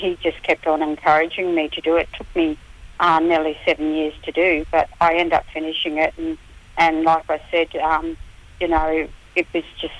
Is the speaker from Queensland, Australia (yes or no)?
yes; Mount Isa, Queensland, Australia; I lived out there, grew up in Mount Isa, went to school out of Mount Isa, then went to boarding school down in Toowoomba.